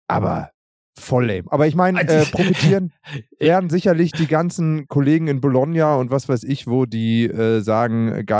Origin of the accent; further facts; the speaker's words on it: Hamburg, Germany; born there; in meine Geburtsstadt Hamburg.